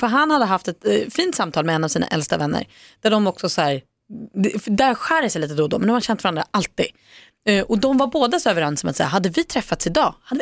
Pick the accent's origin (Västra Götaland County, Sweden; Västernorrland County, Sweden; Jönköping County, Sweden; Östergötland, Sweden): Jönköping County, Sweden; Värnamo; now in Stockholm, Sweden; Och han vet att jag är från Värnamo, för att jag har berättat det.